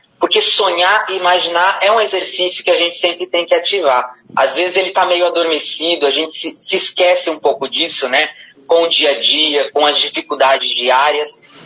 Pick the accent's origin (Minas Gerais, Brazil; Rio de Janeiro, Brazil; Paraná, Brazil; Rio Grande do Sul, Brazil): Paraná, Brazil; Maringá; eu nasci em Maringá, minha vida toda aqui, passei por Maringá, né? A minha formação é como ator, eu trabalho muito também fora de Maringá, em São Paulo, Curitiba, mas eu sempre, enfim, tenho residência aqui na cidade, moro